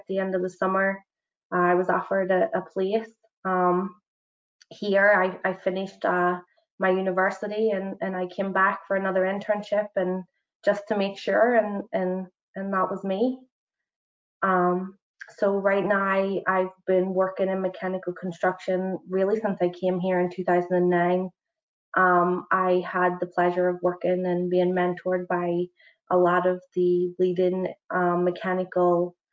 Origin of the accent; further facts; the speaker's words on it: Northern Ireland, United Kingdom; moved away as an adult; now in New York, United States; I am from Northern Ireland, which is very far from New York, too far over the last few years with COVID and no flight. I lived in Belfast. I attended Queen's University, Belfast.